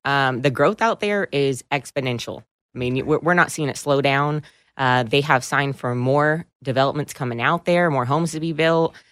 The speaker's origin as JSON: {"language": "English", "region": "Texas", "country": "United States", "tie": "born or raised there", "said": "Now, I've been born and raised in Williamson County."}